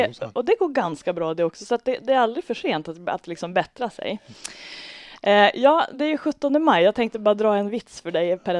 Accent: Bredbyn, Västernorrland County, Sweden; Jag är uppvuxen i Bredbyn.

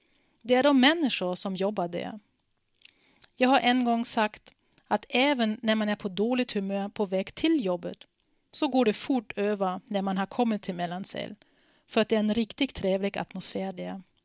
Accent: Germany; Swedish is a second language; now in Sweden; Jag är ju uppvuxen i Tyskland. Min familj och flera vänner lever där.

